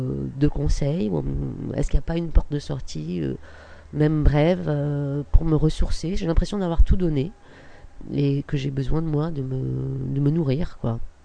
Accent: Bordeaux, Nouvelle-Aquitaine, France; also born or lived in Paris; Je suis née à Paris et j'ai vécu mes 14 premières années à Bordeaux.

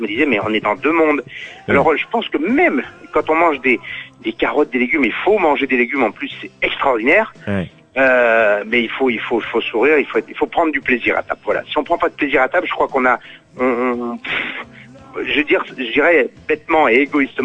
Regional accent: Nouvelle-Aquitaine, France; Mais je suis des Deux-Sèvres

